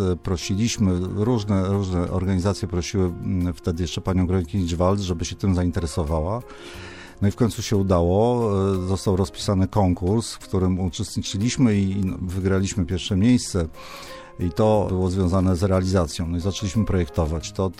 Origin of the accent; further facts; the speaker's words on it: Warsaw, Masovian Voivodeship, Poland; born there; urodziłem się w Warszawie i tą Warszawę pamiętam, urodziłem na Muranowie, tak?